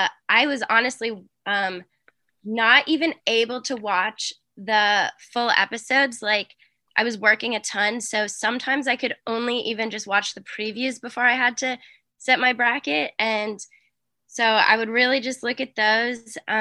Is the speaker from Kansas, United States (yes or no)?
no; Boston, Massachusetts, United States; So I'm from Boston.